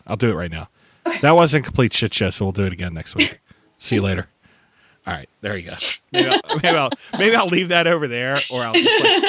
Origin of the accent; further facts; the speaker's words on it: Pittsburgh, Pennsylvania, United States; moved away as an adult; I am originally from Pittsburgh. I moved here, 13 years ago, I think. That sounds about right. I got a job with the state, like everyone else who moves here does.